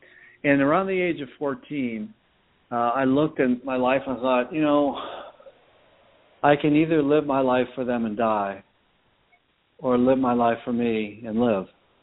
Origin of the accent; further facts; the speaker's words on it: Erie, Pennsylvania, United States; I grew up in Erie, Pennsylvania, a blue-collar town. I grew up to a blue-collar family who was abusive by nature.